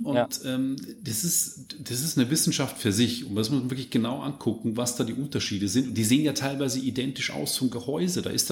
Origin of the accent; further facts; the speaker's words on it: Bavaria, Germany; bayerischen Rap, wie soll es auch anders sein, aus meiner Heimat der Oberpfalz.